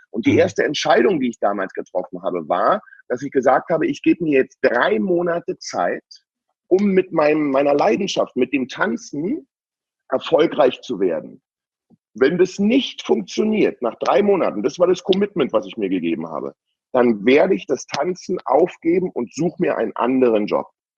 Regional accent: East Germany, Germany; Ich habe alles gekauft im Westen, ich war ja aus der DDR

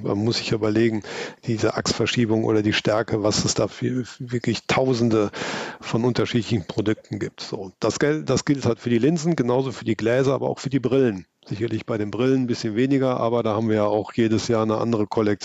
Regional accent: Cologne, North Rhine-Westphalia, Germany; Klar, als Kölner

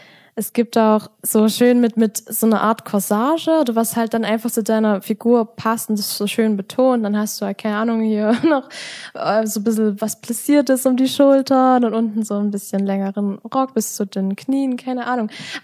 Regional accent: Saxony, Germany; So ist es bei uns im Erzgebirge.

